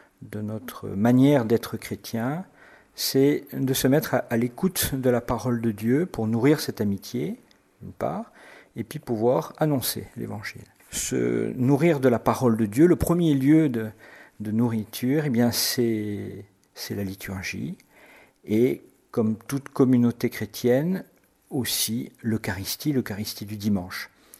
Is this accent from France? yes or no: yes; Tarbes, Occitanie, France; je suis né à Tarbes. J'ai grandi à Tarbes jusqu'à l'âge de 18 ans. Je suis fait mes études au lycée Théophile Gautier.